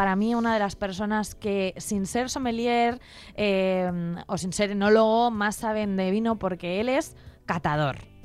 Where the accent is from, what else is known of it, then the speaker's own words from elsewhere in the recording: Cantabria, Spain; porque estamos viajando a Cantabria, estamos viajando a mi tierra, que ya lo sabéis todos porque soy muy pesada y todos los fines de semana pues os lo voy contando.